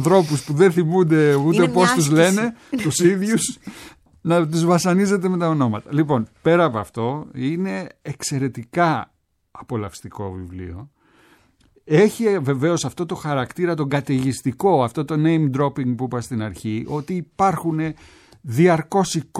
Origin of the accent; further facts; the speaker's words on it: Athens, Attica, Greece; also born or lived in Crete; Φυσικά ούτε ως υπηρώτης, επειδή η θετή μου γονείς ήταν υπηρωτικής καταγωγής, και φυσικά ούτε ως Αθηναίος γενικός, επειδή έζησα όλη μου τη ζωή στην Αθήνα. Προσδιορίζομαι ως Κυψελιώτης.